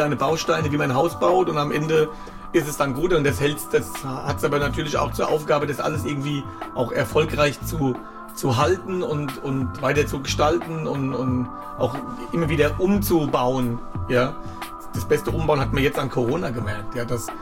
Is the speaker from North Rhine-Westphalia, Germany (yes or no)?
no; Wiesbaden, Hesse, Germany; also born or lived in Klein-Winternheim; Aufgewachsen in Wiesbaden-Sonnenberg, ja. 6 war und dann sind wir nach Kleinwindernheim.